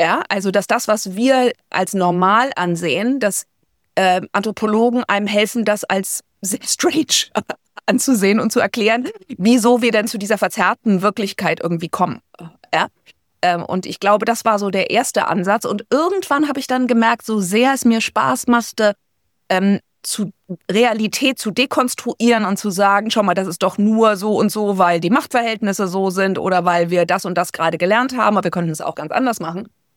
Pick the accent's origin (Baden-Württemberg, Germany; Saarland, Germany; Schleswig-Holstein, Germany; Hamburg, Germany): Hamburg, Germany; wie ich aufgewachsen war in Hamburg, in der deutschen Kultur so der 70er Jahre